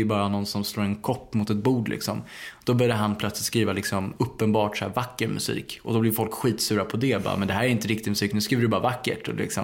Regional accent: Bromma, Stockholm County, Sweden; en granne där jag växte upp i Bromma

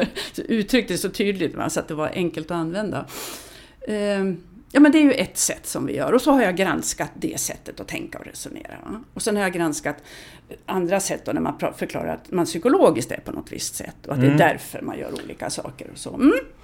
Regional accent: Lycksele, Västerbotten County, Sweden; born there; Jag är född i Lycksele. Det är inte många som är det, men okej, det är ganska många.

